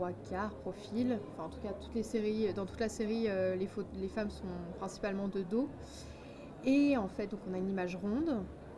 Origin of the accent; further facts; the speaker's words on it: Brittany, France; moved away as an adult; now in Paris, France; Je suis bretonne à la base.